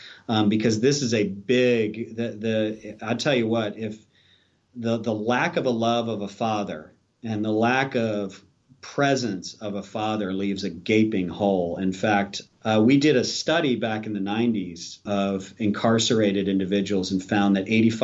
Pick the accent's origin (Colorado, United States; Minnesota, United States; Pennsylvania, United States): Pennsylvania, United States; Philadelphia; which was at the time we were living in Maryland and I'm from Philadelphia.